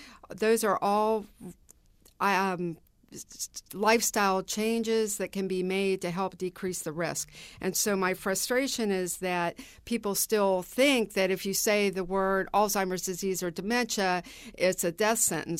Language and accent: English; West Virginia, United States; but I'm from West Virginia, Appalachian area